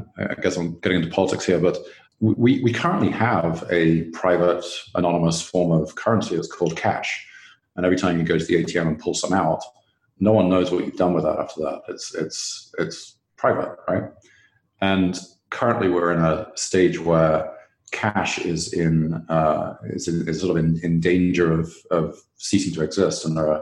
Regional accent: England, United Kingdom; my home country, England

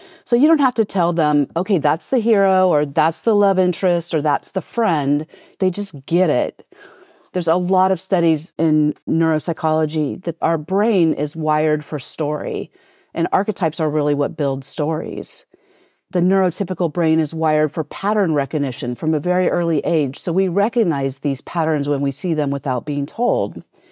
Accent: United States; And of course, being an American, I judged them as terrible parents.

